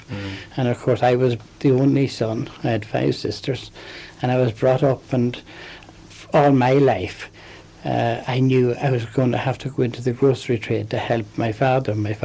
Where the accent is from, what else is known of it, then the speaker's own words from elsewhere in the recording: Ballyshannon, County Donegal, Ireland; born there; Yes, I was born in Ballyshannon, and I went to school, first of all, in Bundoran, believe it or not, Bundoran National School, and from there I went to Pretoria and Enniskillen.